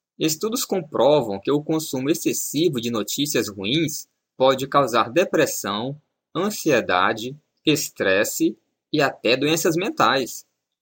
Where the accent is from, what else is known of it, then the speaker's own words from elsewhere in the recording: São Luís, Maranhão, Brazil; now in São Paulo, Brazil; meus pais moram em São Luís, minha cidade natal, a milhares de quilômetros de São Paulo.